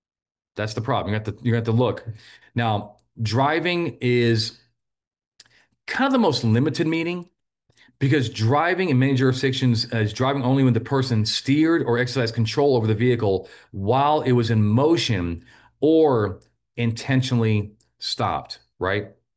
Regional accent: Texas, United States; Because I'm a Texan, and it's America.

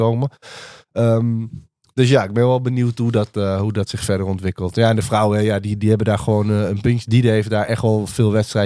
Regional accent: Netherlands; Dat wij als Nederlanders gewoon op dit moment meer mensen hebben voor de lange afstand.

